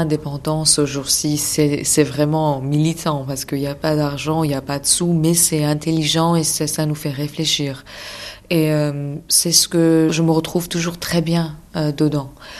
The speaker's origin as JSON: {"language": "French", "country": "Iran", "moved": "as an adult", "lives_now": "France", "said": "Mais moi, j'ai quitté l'Iran quand j'avais 25 ans."}